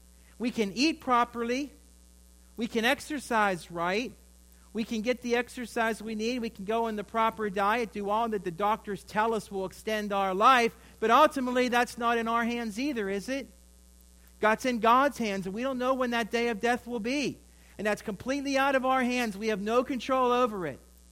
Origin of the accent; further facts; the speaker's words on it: Mill Run, Pennsylvania, United States; Kim and I went to my hometown of Mill Run, PA.